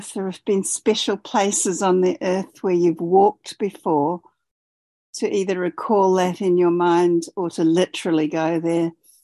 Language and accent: English; Canterbury, New Zealand; now in Australia; I'm a New Zealander, and I bring Aoraki, who is the great cloud-piercing mountain spirit of the land where I come from